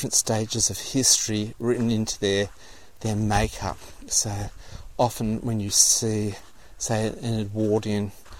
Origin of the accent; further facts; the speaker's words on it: Australia; tension sort of comes throughout history and erupts again in Australia Day and our vision of ourselves as Australian.